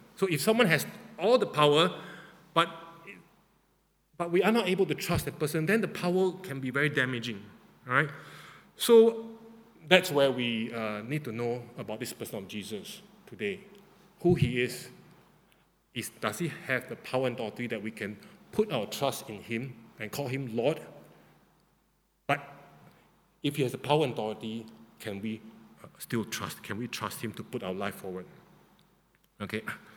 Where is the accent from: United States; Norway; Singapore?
Singapore; every time when people know that we are from Singapore, the first thing they say, Lee Kuan Yew.